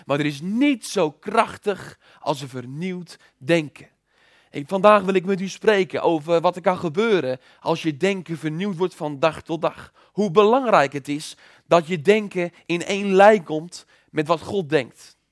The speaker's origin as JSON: {"language": "Dutch", "town": "Bunschoten-Spakenburg", "region": "Utrecht", "country": "Netherlands", "said": "Ik was toen 14 jaar. En u weet, ik kom uit Bunschoten-Spakenburg."}